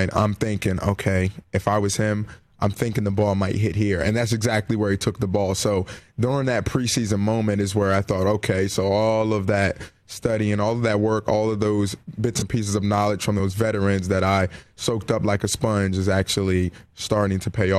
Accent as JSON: {"language": "English", "town": "Salem", "region": "New Jersey", "country": "United States", "said": "So I'm from South Jersey, Exit 1, Salem, New Jersey."}